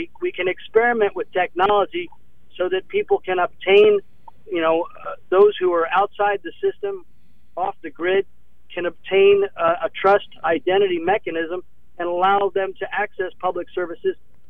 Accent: Baltimore, Maryland, United States; about our home city. I'm also from Baltimore.

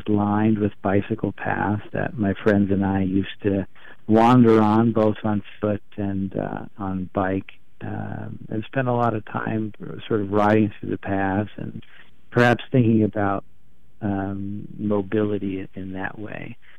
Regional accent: Columbia, Maryland, United States; also born or lived in New York City, United States; I grew up in, I was born in New York City, but spent most of my formative years in Columbia, Maryland, which was a new kind of suburb built and planned in the late 1960s

